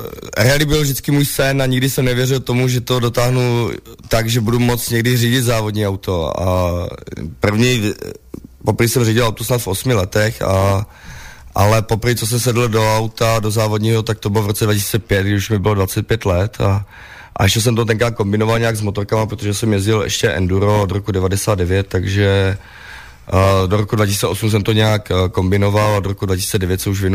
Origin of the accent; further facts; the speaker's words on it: Třebíč, Vysočina Region, Czechia; já jsem z Třebiče